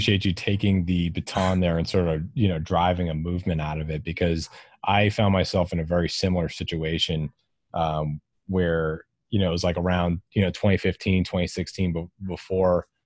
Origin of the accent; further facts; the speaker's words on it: Massachusetts, United States; born there; I was born in Massachusetts, sort of like a liberal bubble over there. Everyone is very liberal and in like a America loving way.